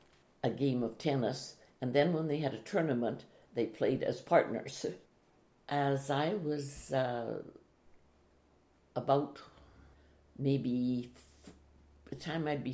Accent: Athabasca, Alberta, Canada; I was born here in Athabasca. My mother remembers that the trees were out in leaf and the robins were singing. We lived in a house which has since been demolished, but would have been about 2.5 blocks north of the river on 49th Street.

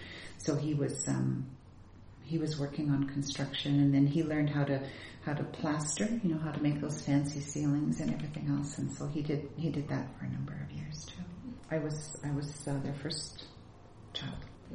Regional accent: Canada; born there; I'm of Latvian heritage, but I'm a Canadian because I was born in Canada.

